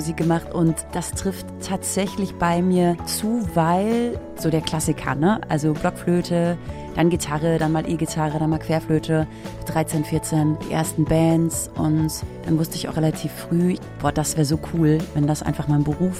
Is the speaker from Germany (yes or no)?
yes; Pont, North Rhine-Westphalia, Germany; moved away as an adult; also born or lived in Hanover / Hamburg; now in Cologne, Germany; Ich komme aus Pont, das ist ein ganz kleines Dorf direkt an der holländischen Grenze, Region Niederrhein. Nach dem Abi bin ich dann nach Hannover gegangen für 4 Jahre fürs Studium, dann 6 Jahre Hamburg und seit 2 Jahren bin ich in Kölle, also ein bisschen zurück ins Rheinland.